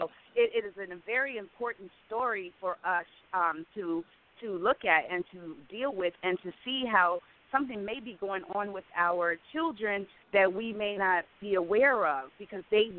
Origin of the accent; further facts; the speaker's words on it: Chicago, Illinois, United States; also born or lived in New York; we're both from Chicago. We have very urgent things in our city going on.